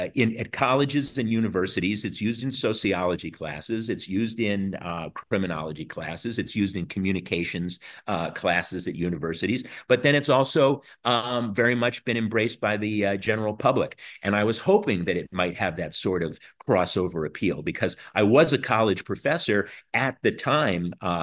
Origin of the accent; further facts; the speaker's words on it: Cleveland, Ohio, United States; When I grew up, I grew up in Cleveland. I actually grew up in Cleveland